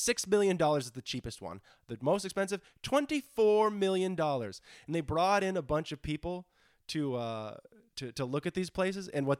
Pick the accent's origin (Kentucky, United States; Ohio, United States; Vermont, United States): Vermont, United States; I'm from Vermont, where the tallest building is maybe 10 stories.